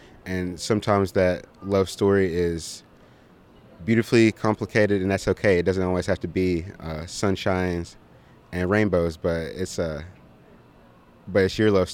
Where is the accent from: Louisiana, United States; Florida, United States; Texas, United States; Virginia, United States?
Virginia, United States; Big Stone Gap; now in Johnson City, United States; born and raised in Big Sun Gap, Virginia, though I'm currently living in Johnson City, Tennessee, but about to move back to Big Sun Gap